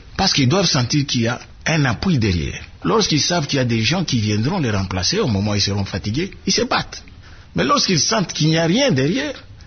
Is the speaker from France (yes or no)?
no; DR Congo; en tant que Congolais